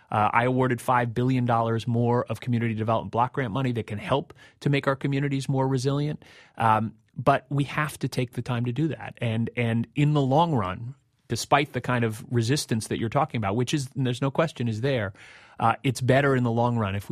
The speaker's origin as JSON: {"language": "English", "region": "New York", "country": "United States", "said": "and I'm a New Yorker, have friends in Brooklyn who lost family members and their businesses, their homes."}